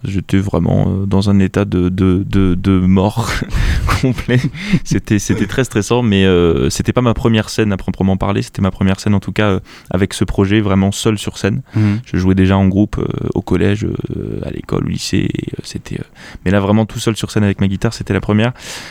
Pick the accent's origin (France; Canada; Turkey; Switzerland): France; Blois, Centre-Val de Loire; j'ai 21 ans, je viens de Blois